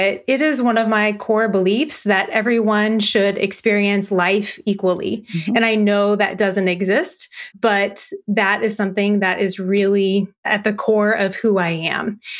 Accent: the South, United States; Sure. I grew up in the South, so with a heavy dose of football and church, as you might imagine.

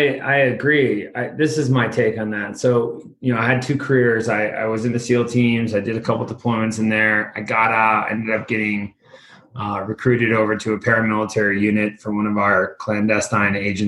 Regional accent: New York, United States; I'm from New York and I did used to pretend to hit them with bats, but I never wanted to do that.

